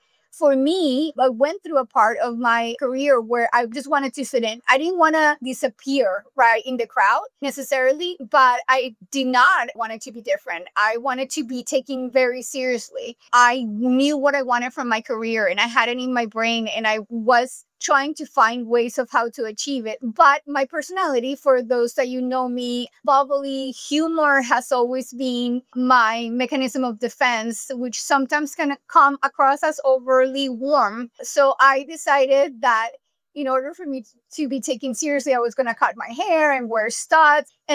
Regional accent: Colombia; English is a second language; now in United States; I am an immigrant. I'm from Colombia.

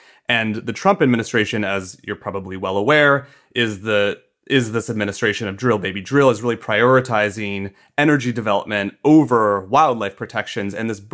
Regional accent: Iowa, United States; Yeah, so I wanted to write about wind energy in my home state of Iowa

